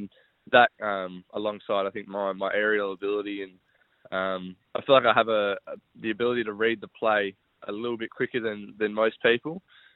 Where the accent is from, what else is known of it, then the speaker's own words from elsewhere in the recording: Perth, Western Australia, Australia; Yeah, been in Perth my whole life. Used to live up in the hills with Dad in what we call Gooseberry Hill or Kalamunda.